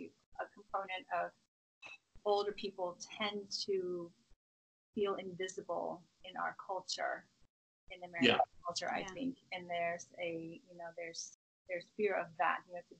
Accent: Vietnam; I grew up in Vietnam, where as an elder, you know, there's a lot of respect that's inherent to aging and as an older person.

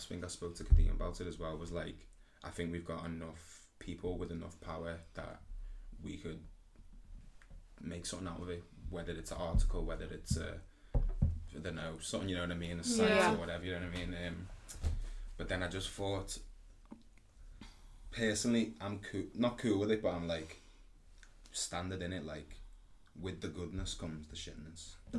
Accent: Liverpool, North West England, United Kingdom; I'm actually a Scouser, yeah.

